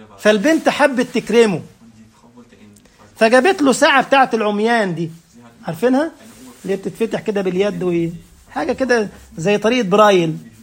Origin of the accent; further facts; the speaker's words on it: Egypt; كنا مرة في قافلة في محافظة اسمها المنصورة عندنا في مصر